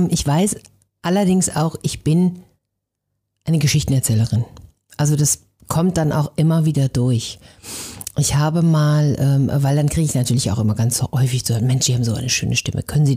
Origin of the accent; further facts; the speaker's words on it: North Rhine-Westphalia, Germany; accent: Westphalian; Also ich komme im Ursprung aus Ostwestfalen. Ich bilde mir ein, man hört es nicht mehr so toll, aber jeder, der sich ein bisschen auskennt, der hört es dann, wenn ich begeistert spreche.